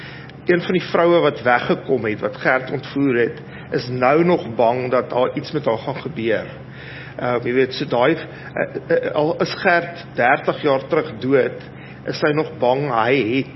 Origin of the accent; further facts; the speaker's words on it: Pretoria, Gauteng, South Africa; Ek is in Bromberg gebore